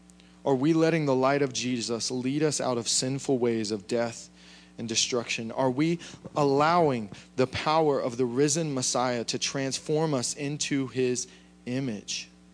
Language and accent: English; the South, United States; I'm from the South. Fried chicken was like a staple at every...